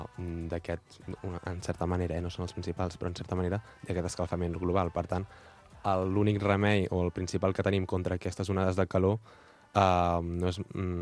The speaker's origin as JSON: {"language": "Catalan", "town": "Les Cabanyes", "region": "Catalonia", "country": "Spain", "said": "Jo mateix no soc de Vilafranca, soc de Les Cabanyes"}